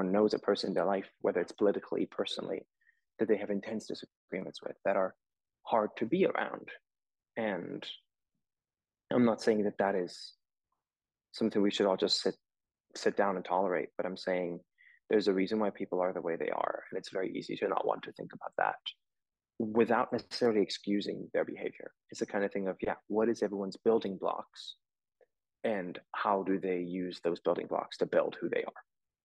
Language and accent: English; Switzerland; now in United States; I'm from Switzerland originally